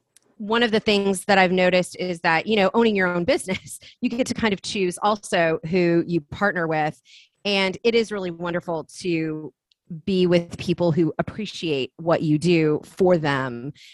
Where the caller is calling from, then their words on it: Kansas City, Missouri, United States; I am in Kansas City, Missouri, so straight in the middle of the United States.